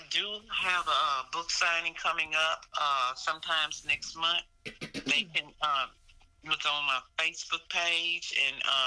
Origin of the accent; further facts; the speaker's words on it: Colfax, United States; And everybody that knew me from my Colfax, from growing up in Colfax, they knew